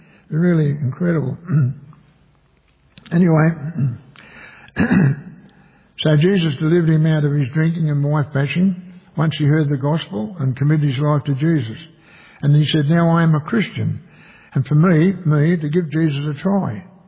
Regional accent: Randwick, New South Wales, Australia; I was born at Ramwick in Sydney until I was 14 years of age.

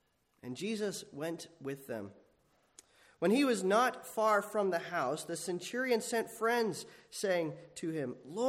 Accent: New York, United States; it's always good to also be in my home state, though this is not exactly Northern New York as, you know, we know it.

